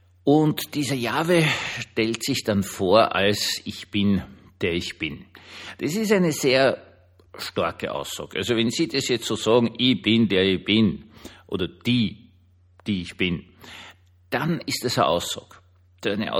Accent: Austria; Also als Österreicher habe ich natürlich eine Erfahrung damit. Also ich persönlich nicht, aber meine Familie und all ganz Österreich, das waren die Habsburger.

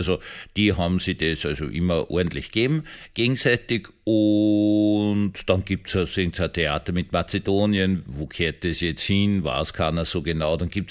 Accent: Austria; Also das kann man als Österreicher sagen

